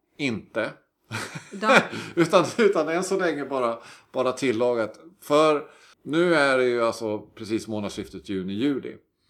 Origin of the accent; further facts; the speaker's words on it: Sweden; eftersom vi är svenskar och vi är vana vid det här